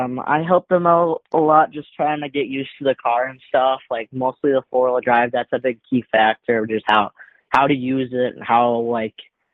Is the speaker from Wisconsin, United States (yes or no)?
yes; Shawano, Wisconsin, United States; So like, I think in Outagamie Speedway, and then also in Shawano in my hometown.